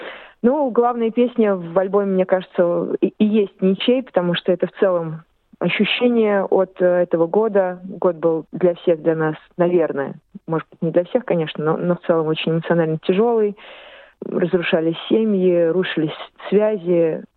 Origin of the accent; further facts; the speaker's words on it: Moscow, Russia; born there; я хоть родилась в Москве, но посмотрела много, прочувствовала много. Люблю русскую культуру, горжусь принадлежностью к ней.